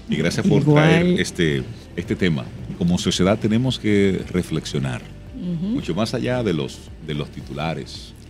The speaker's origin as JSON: {"language": "Spanish", "town": "Santo Domingo Este", "region": "Santo Domingo", "country": "Dominican Republic", "tie": "born or raised there", "said": "yo me crié en Los Mameyes, entre Los Mameyes, Villa Duarte, Los Coquitos. Ese fue donde yo tuve mi niñez y mi adolescencia."}